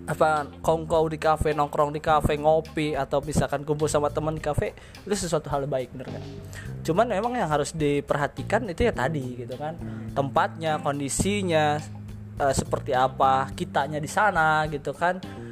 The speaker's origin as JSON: {"language": "Indonesian", "town": "Purwakarta", "region": "West Java", "country": "Indonesia", "said": "Halo orang-orang Purwakarta. Saya orang Purwakarta loh."}